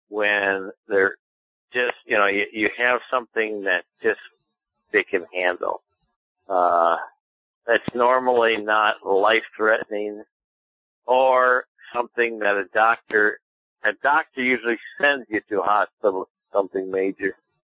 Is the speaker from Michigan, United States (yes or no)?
no; Minneapolis, Minnesota, United States; I remember growing up in Minneapolis, we had a family doctor forever.